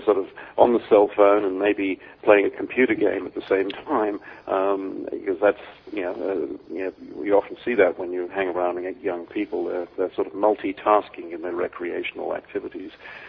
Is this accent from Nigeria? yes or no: no; England, United Kingdom; moved away as an adult; also born or lived in Libya; now in Australia; I was born and educated in England. I had a spell in Libya when I was a child.